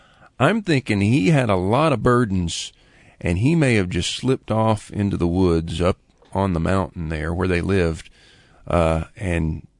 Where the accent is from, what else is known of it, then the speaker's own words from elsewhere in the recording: Lakeland, Florida, United States; a newspaper from Lakeland, Florida, my hometown, in the 1890s. We had some family that had already come to Lakeland by 1890